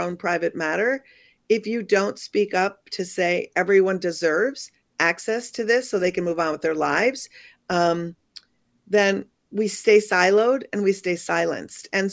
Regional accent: Minnesota, United States; And also Minnesota, you know, I'm a Minnesotan.

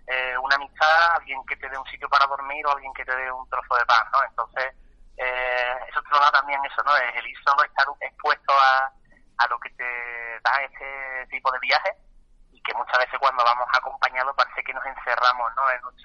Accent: Jerez de la Frontera, Andalusia, Spain; con esa es con la que me muevo por Jerez, la que yo soy jerezano, la de Cádiz

